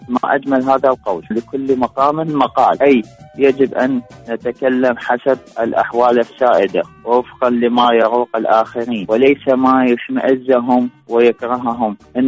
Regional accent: Basra, Basra Governorate, Iraq; من العراق البصرة.

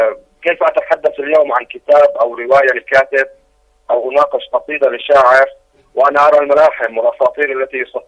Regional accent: Palestine; now in Syria; أنا لاجئ فلسطيني في سوريا.

